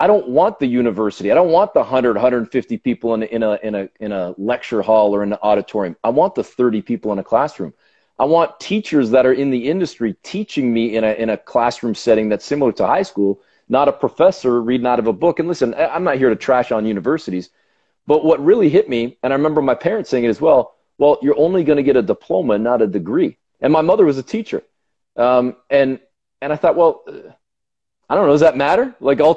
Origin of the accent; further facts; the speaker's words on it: Burlington, Ontario, Canada; So I grew up in Burlington, Ontario.